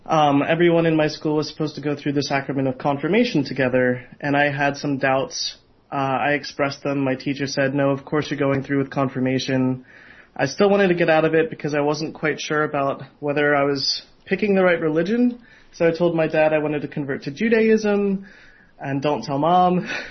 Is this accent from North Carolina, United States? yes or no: no; Philadelphia, Pennsylvania, United States; Well, I grew up in Philadelphia. My mom is an immigrant from Trinidad. My dad was a Polish Jew, American, but his parents were Polish.